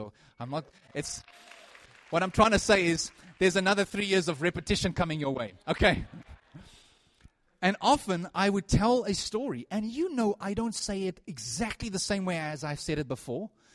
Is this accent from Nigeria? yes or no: no; South Africa; first language Afrikaans; English is a second language; I'm Afrikaans, okay? English is my second language.